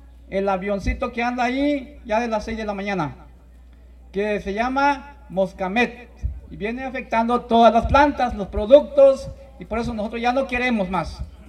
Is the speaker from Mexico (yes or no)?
yes; Huehuetán, Chiapas, Mexico; Yo vengo de Huehuetán, Chiapas